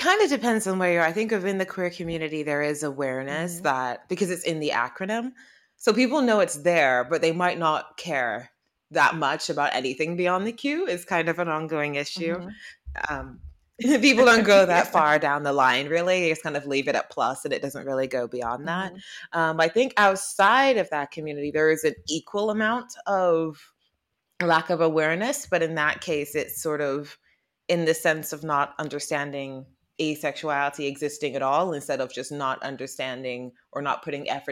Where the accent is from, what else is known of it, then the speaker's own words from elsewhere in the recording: Reading, South East England, United Kingdom; Because I am from Reading. I was born in Reading and I have a weird accent because I watched a lot of Cartoon Network and Nickelodeon as a kid, and it permanently messed up my accent for the rest of my life.